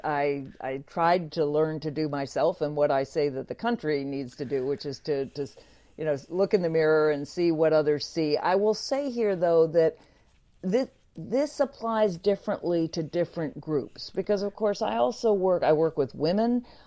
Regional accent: the South, United States; And I grew up in the South with, on one side, Southern relatives going back a couple centuries in Virginia, North Carolina, and Kentucky.

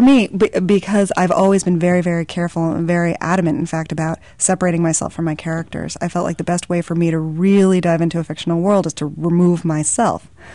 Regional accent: New York, United States; also born or lived in Brooklyn, United States; Although I grew up in the New York suburbs. I was born in Brooklyn. I come from a long line of New Yorkers

